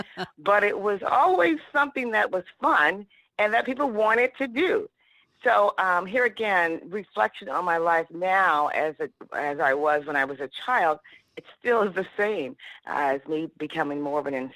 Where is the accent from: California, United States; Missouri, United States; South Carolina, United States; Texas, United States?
California, United States; Vallejo; born there; Well, I was born in California, a city by the name of Vallejo, California, near San Francisco.